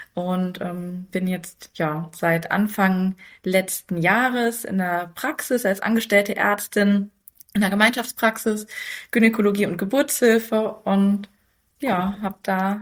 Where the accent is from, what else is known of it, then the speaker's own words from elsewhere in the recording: Saarland, Germany; born there; Also ich bin 30 Jahre, wohne im Saarland, bin auch geborene Saarländerin, habe in Köln studiert, bin nach dem Studium dann nochmal zurück